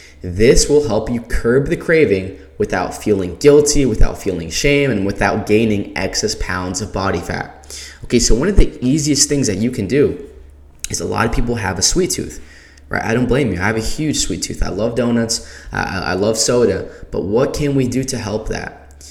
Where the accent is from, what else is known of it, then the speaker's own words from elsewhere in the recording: the South, United States; I'm from the South. I live in South Carolina, so I love my sweet tea.